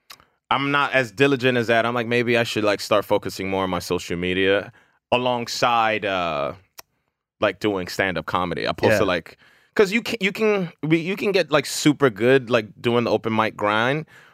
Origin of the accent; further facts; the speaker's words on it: New York, United States; I'm like, I'm from New York. You don't know me, bitch.